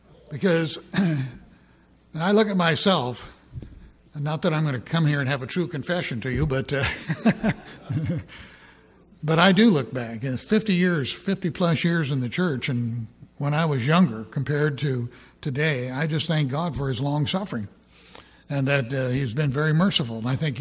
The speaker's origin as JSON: {"language": "English", "town": "Portland", "country": "United States", "said": "I'm from Portland. I came into the Portland Church, Spokesman's Club, went to Ambassador College."}